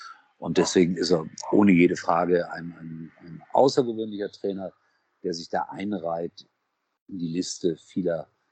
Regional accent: Gelsenkirchen, North Rhine-Westphalia, Germany; Guck mal, ich komme aus einer Stadt, ich bin in Schalke geboren. Das ist eine arme Stadt.

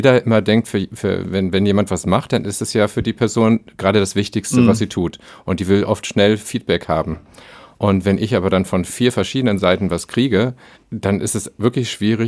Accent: North Rhine-Westphalia, Germany; born there; Also ich bin ja gebürtiger Westfale

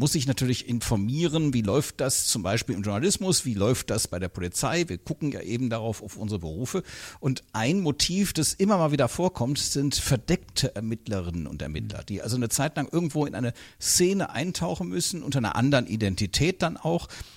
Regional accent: Cologne, North Rhine-Westphalia, Germany; jetzt müsste ich als Kölner

